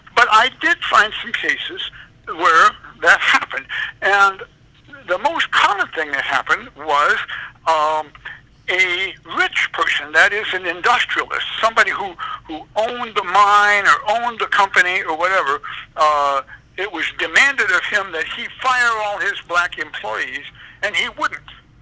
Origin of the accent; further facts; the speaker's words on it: Illinois, United States; As you know, I grew up in Illinois, so I was going to do more research in Illinois than in any other single state